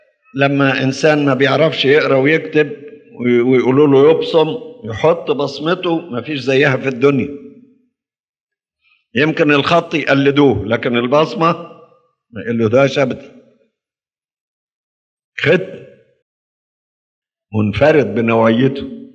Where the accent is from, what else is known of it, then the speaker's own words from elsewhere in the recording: Egypt; يعني عندنا في مصر أكتر من 50 مليون